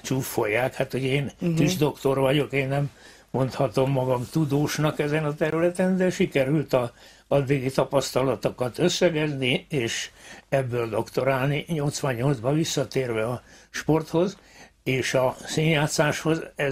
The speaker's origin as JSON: {"language": "Hungarian", "town": "Füzérradvány", "region": "Borsod-Abaúj-Zemplén", "country": "Hungary", "tie": "born or raised there", "said": "kis diákkoromban is megvolt, Füzéradványban nőttem fel, a gyönyörű parkban"}